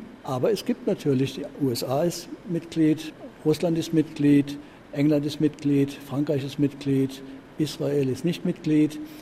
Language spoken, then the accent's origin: German; Germany; ich war 2 Jahre lang Vorsitzender als Deutscher.